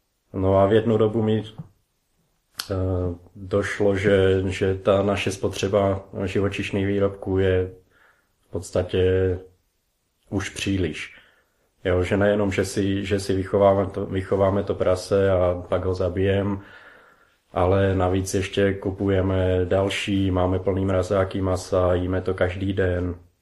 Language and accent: Czech; Slovakia; now in Prague, Czechia; Pocházím ze Slovenska. 9 let žiju v Praze, pracuju a živím se jako programátor. Vegan jsem 13 let, téměř.